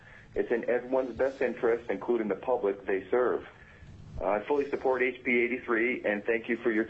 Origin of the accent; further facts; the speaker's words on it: Kodiak, Alaska, United States; I'm from Kodiak and representing myself.